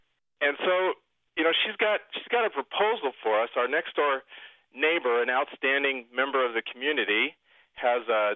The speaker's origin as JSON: {"language": "English", "town": "Decorah", "region": "Iowa", "country": "United States", "said": "I'm from Decorah, Iowa."}